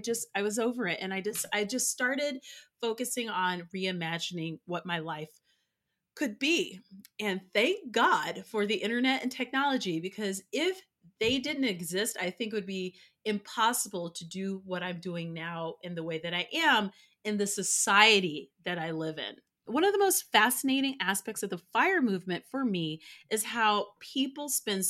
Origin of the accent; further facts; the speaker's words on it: Boulder, Colorado, United States; now in Denver, United States; I live in Denver, but I was working in a city called Boulder. I grew up in Boulder, so I didn't want to live there again.